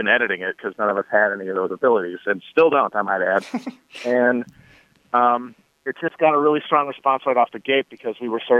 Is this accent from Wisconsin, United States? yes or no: yes; Manitowoc, Wisconsin, United States; Yes, I grew up in Wisconsin, Manitowoc, on the shore of Lake Michigan, about an hour and a half north of Milwaukee, in a sort of a mini Rust Belt town that basically saw its industrial base sort of dry up while I was a kid.